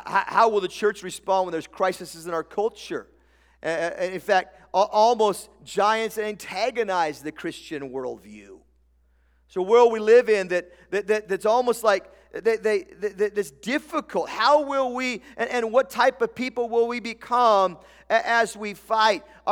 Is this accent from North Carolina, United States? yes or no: no; Tillamook, Oregon, United States; Sorry, I grew up in Tillamook. I can say that.